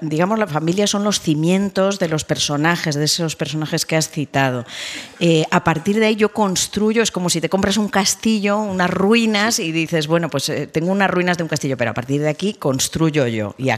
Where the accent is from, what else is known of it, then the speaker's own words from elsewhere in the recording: Spain; also born or lived in England; mi madre es inglesa, media familia mía es inglesa, mi infancia transcurrió muchas veces en Inglaterra, y parece que le debía algo o que me aportó algo toda esa Inglaterra que me fascinaba de niña, porque yo salía de esa España en blanco y negro que era la nuestra